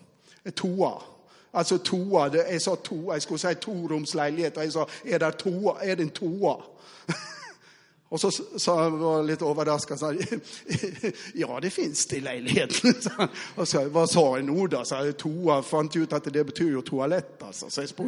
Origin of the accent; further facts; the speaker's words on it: Western Norway, Norway; jag kommer från Västland, så nynorsk bibel är ju grundtexter, det vet jag här.